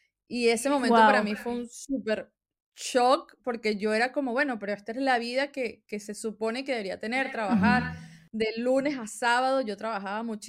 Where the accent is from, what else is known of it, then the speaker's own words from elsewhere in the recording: Venezuela; moved away as an adult; es una mujer migrante. Soy venezolana, nací en Venezuela. Sin embargo, hace 7-8 años aproximadamente salí de mi país.